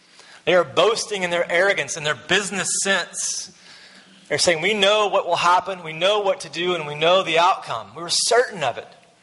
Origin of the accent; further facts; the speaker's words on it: Texas, United States; As a Texan, this is an essential.